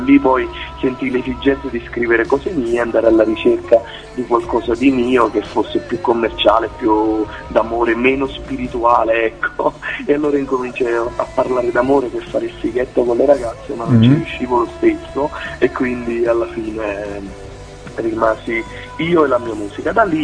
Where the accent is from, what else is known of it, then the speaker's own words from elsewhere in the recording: Campania, Italy; perché io vengo dalla Campania, da Sannio